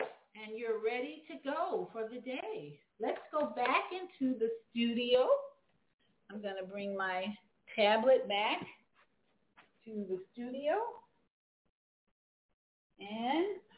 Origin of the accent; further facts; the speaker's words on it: Chicago, Illinois, United States; I'm really interested in my hometown, Chicago, and what the mayor is doing there